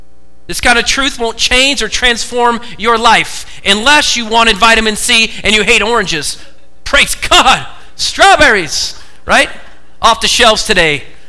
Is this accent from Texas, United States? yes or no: no; Oregon, United States; So I grew up in the Oregon public school system, and now you say, that's why.